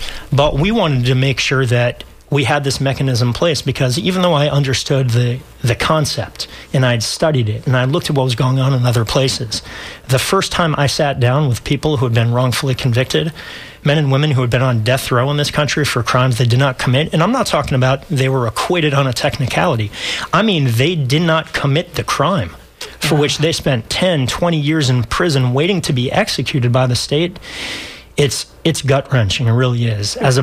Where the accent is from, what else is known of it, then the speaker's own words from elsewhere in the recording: Gainesville, Florida, United States; In terms of my background, born and raised in Gainesville, diehard Gator, and was fortunate enough to earn a scholarship to Brandeis University.